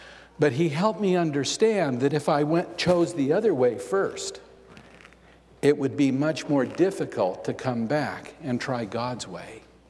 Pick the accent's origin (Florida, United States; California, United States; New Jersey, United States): California, United States; Camino; I was raised in Camino, just up Highway 50 here, a little bit east of Placerville.